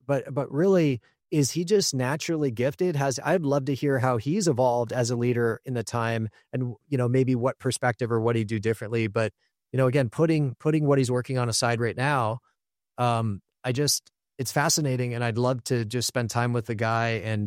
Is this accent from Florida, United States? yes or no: no; Los Angeles, California, United States; And I spent a lot of my time growing up in Los Angeles.